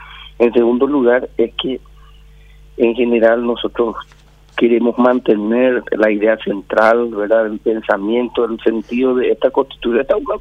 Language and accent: Spanish; Paraguay; haciéndonos responsables como paraguayos, ¿verdad?, como sociedad, ¿verdad?, le encontramos las vueltas.